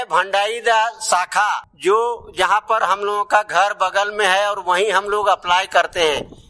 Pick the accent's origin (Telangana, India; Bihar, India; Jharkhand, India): Jharkhand, India; Turio; और मैं तुरियो गांव का रहने वाला हूं। तुरियो पंचायत प्रखंड है चंद्रपुरा, जिला बोकारो।